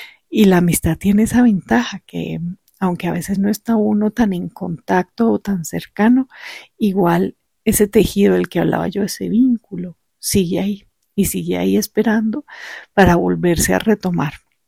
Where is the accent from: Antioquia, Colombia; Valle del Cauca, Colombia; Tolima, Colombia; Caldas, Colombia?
Caldas, Colombia; Manizales; tuve la oportunidad de viajar a mi ciudad natal, a Manizales.